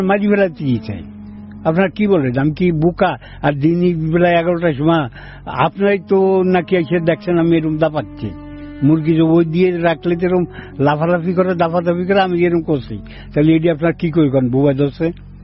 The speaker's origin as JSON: {"language": "Bangla", "town": "Gopalganj", "region": "Dhaka Division", "country": "Bangladesh", "tie": "born or raised there", "said": "এবং সে বাড়ি দিনাজপুর আর আমার বাড়ি গোপালগঞ্জ"}